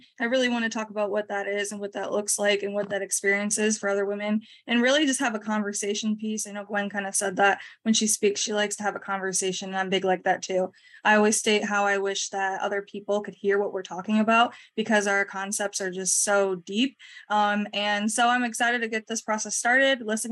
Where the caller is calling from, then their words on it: Michigan, United States; Also, I'm calling from Michigan.